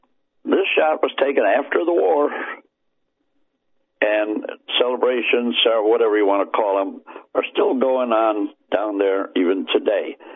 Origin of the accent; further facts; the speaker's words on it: Ireland; I'm Irish. I'll drink to anything.